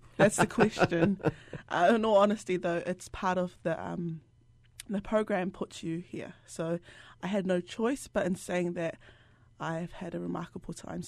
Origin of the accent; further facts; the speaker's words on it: South Auckland, Auckland, New Zealand; because I'm from South Auckland. And if I speak on my perspective as a Pasifika woman growing up in South Auckland